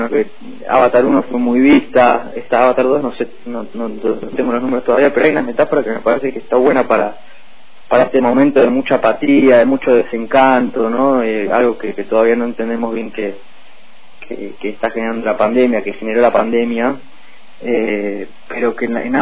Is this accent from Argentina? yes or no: yes; Argentina; si no empezamos a despertarnos y a despabilarnos como argentinos y argentinas